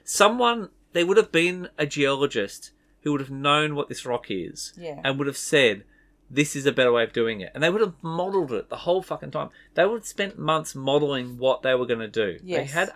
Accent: Australia; I'm using metric people because I'm Australian.

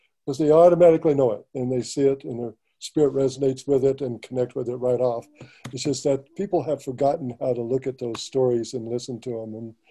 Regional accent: Oklahoma, United States; So, I was originally from Oklahoma. That's where I was born, where I was raised. I grew up with a lot of the traditions and things of this nature.

